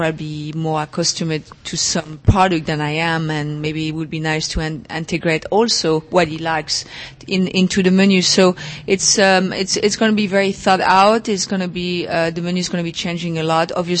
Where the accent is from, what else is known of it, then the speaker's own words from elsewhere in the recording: France; English is a second language; I grew up in France